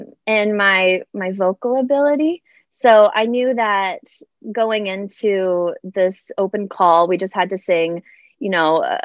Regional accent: Houston, Texas, United States; I grew up in Houston, Texas.

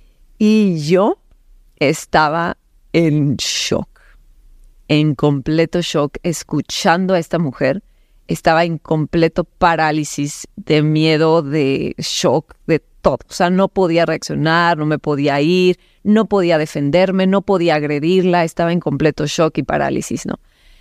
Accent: Cananea, Sonora, Mexico; born there; nací en Cananea, Sonora

